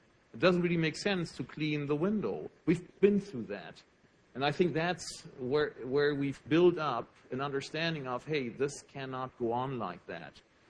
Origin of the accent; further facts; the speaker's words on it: Bremen, Germany; forget the moment in my childhood when I was swimming in this little river that was going through my hometown, Bremen, and the water police came and chased us out of the water.